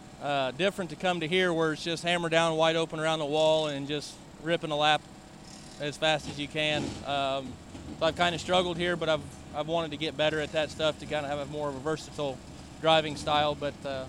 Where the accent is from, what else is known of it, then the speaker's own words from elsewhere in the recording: Indiana, United States; We're from Indiana, so we stay more northern Indiana stuff.